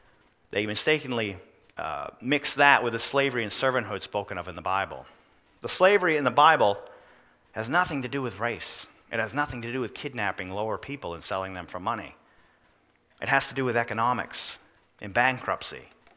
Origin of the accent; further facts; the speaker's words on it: Scotland, United Kingdom; That's right. I'm Scottish. That's terrible. I am. I am descendant of slaves.